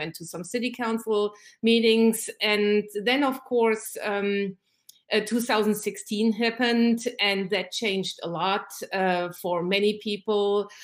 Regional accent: Germany; now in United States; I'm originally from Germany, and Germans love to talk politics. So I grew up in a family where we talked about politics all the time, at the dinner table, at the lunch table.

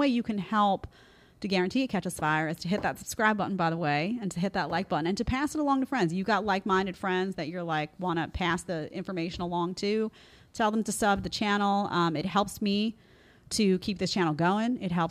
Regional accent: Brooklyn, New York, United States; I come from Brooklyn.

